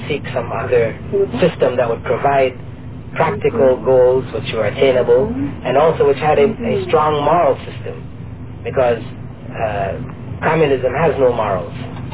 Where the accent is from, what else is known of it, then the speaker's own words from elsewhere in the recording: Canada; Well, actually, I grew up in Canada.